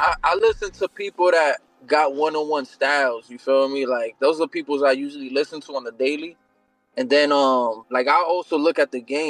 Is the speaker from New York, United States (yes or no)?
yes; New York, United States; I'm gonna give it to … because I'm from New York